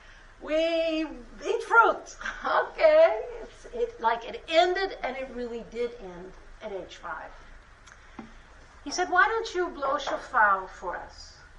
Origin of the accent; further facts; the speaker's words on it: Jerusalem, Jerusalem District, Israel; accent: American; English is a second language; I'm a native Jerusalemite. I was born in Rehavia. The reason that I have an American accent is because I went to a language lab.